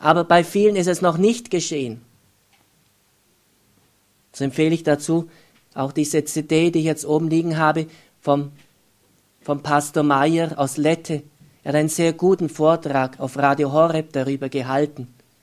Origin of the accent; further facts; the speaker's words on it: Germany; obwohl ich bin selber Deutscher